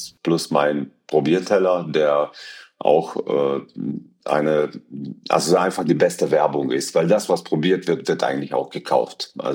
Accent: Croatia; seine Eltern kommen aber aus demselben Ort, wo ich herkomme, aus Kroatien.

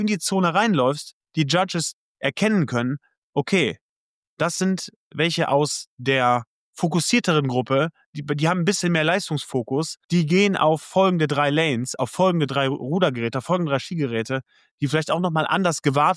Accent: Lennep, North Rhine-Westphalia, Germany; Genau, ist mein Heimatort und da werde ich den Marathon laufen.

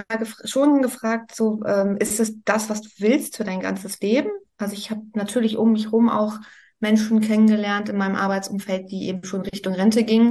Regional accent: Rostock, Mecklenburg-Vorpommern, Germany; ich komme gebürtig aus Rostock und ich bin genauso in die Wendezeit reingekommen, da war ich 16

